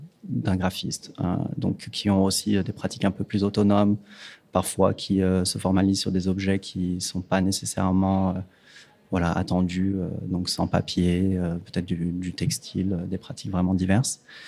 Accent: France; moved away as an adult; also born or lived in Lyon; now in Netherlands; je suis parti aux Pays-Bas, je suis français à l'origine, j'ai fait mes études à Lyon

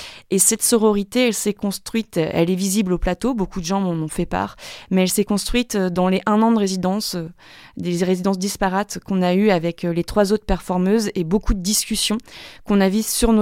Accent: France; ce qui était en train de m'arriver en tant que Française en Afrique

